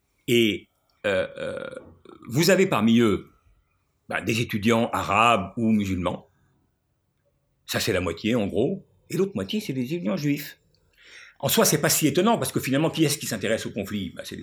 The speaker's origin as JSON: {"language": "French", "country": "United States", "said": "Moi, je suis américain."}